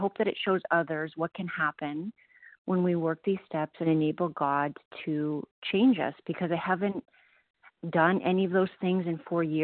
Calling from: Ontario, Canada; Hey, Jen, good morning. … recovered in Ontario, Canada.

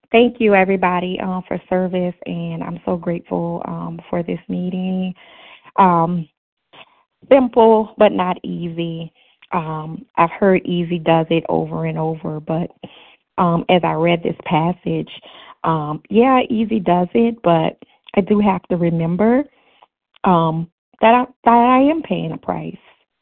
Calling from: Miami, Florida, United States

